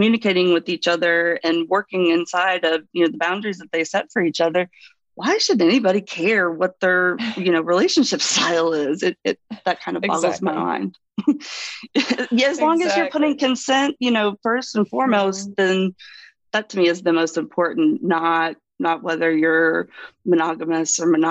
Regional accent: the South, United States; Well, I grew up in the South, and, you know, my sexual education was basically, are you married?

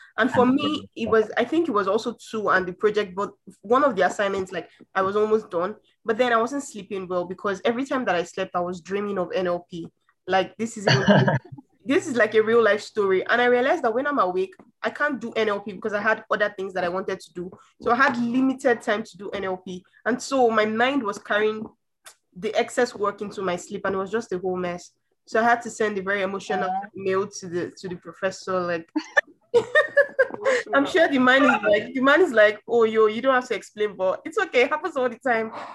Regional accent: Nigeria; I'm from Nigeria, lovely to be here.

